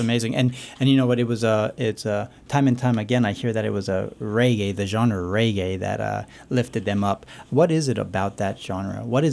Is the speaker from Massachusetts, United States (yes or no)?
no; Pennsylvania, United States; I remember growing up in the Lehigh Valley. I was born and raised here.